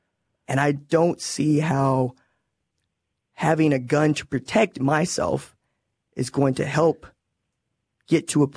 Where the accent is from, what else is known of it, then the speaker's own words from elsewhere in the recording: Oklahoma, United States; Say, bro, I'm from Oklahoma. What we have is rural. We have Oklahoma City. We have Tulsa.